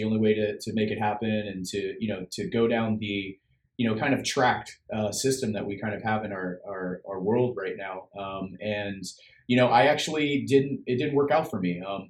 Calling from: Sacramento, California, United States; So I'm in Sacramento, California. That's where my office is, but I'm usually traveling all around the United States for the most part.

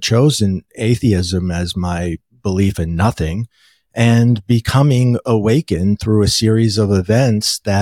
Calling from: New Jersey, United States; No, we're just outside the city, actually. We live in New Jersey, but we're probably a stone throw away from New York.

